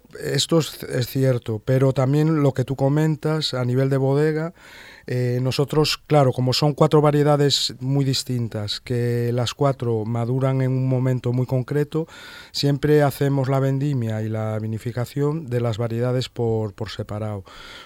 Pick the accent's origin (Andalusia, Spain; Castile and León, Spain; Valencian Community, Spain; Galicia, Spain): Galicia, Spain; Yo que soy gallego, por ejemplo, en Galicia